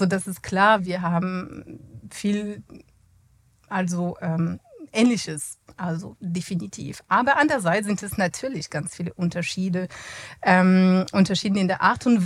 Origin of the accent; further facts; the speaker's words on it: France; German is a second language; now in Germany; weil als Französin wäre diese Frage nie möglich